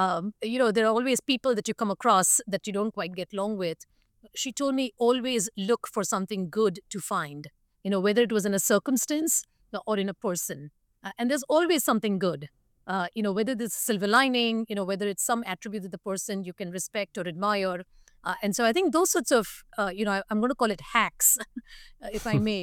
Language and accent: English; India; back home when I grew up in India, women tend to have a subordinate role.